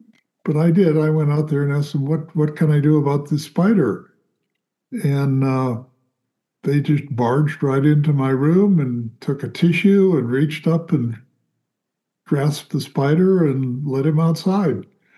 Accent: Florida, United States; I grew up in Florida and I'm quite averse to spiders.

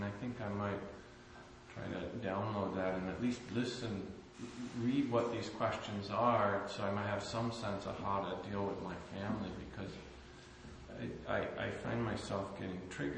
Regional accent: Minnesota, United States; And I'm from Minnesota, and I always sort of felt like it's a fairly liberal, good state.

